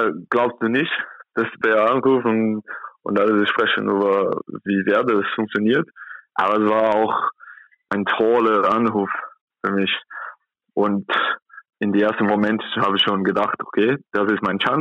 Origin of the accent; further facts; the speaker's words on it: São Paulo, Brazil; German is a second language; now in Germany; Ich komme aus São Paulo, das ist 12 Millionen Personen, da wohnt.